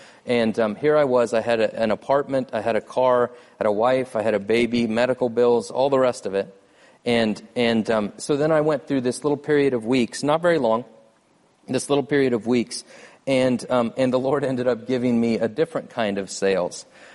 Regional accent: Topeka, Kansas, United States; I moved back to Topeka, Kansas, my hometown.

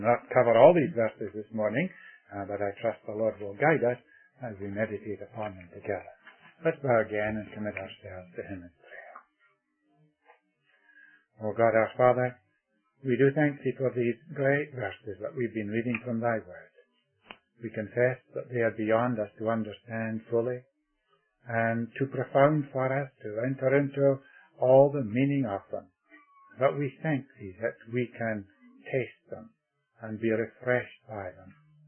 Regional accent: Canada; I come from Canada

